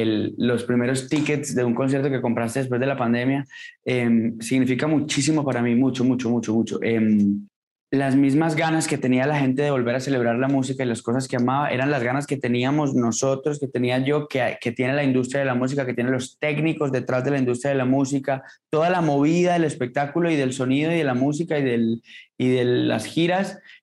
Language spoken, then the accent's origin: Spanish; Colombia; pero como colombiano y como persona que estaba ansiosa por volver a celebrar en colectividad